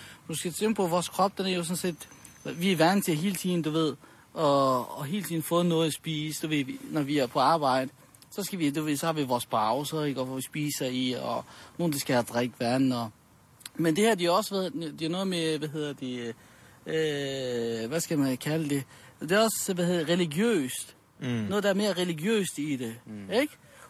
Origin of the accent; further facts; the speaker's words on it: Jutland, Denmark; accent: Jutlandic; Ja, det er en jysk accent. Ja, det er rigtigt. Så jo, jeg er oprindelig jyde.